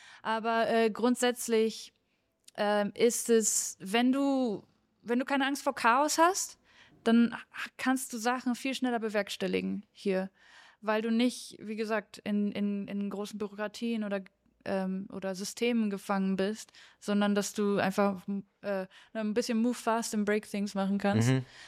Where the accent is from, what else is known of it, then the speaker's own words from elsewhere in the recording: Germany; Da merkt man auch, glaube ich, als Deutsche manchmal so, was wir so für selbstverständlich erachten, was hier auch einfach wirklich wertgeschätzt wird.